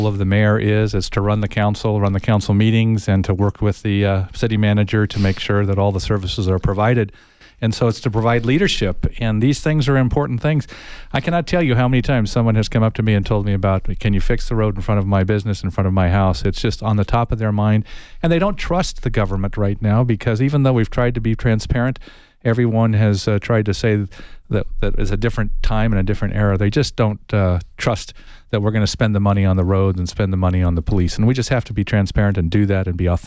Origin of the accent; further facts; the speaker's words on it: Tucson, Arizona, United States; I think that I keep saying that when I grew up here in Tucson as a young man, it was a great place to grow up.